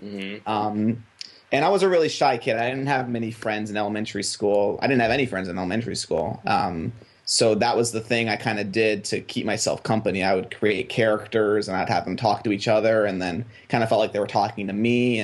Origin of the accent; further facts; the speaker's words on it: Hawaii, United States; the lieutenant governor of our state, I'm from Hawaii, he came down to our school